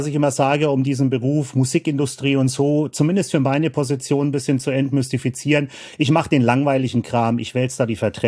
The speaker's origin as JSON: {"language": "German", "town": "Kulmbach", "region": "Bavaria", "country": "Germany", "tie": "born or raised there", "said": "Nein, in meiner Heimatstadt Kulmbach tatsächlich."}